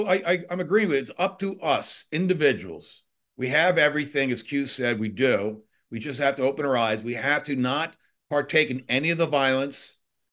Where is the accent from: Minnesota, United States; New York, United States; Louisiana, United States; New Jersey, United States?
New York, United States; I'm a New Yorker.